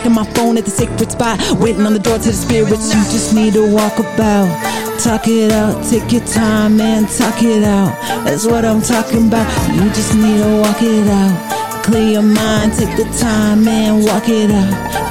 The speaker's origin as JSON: {"language": "English", "region": "California", "country": "United States", "said": "I'm from Northern California, Sonoma County."}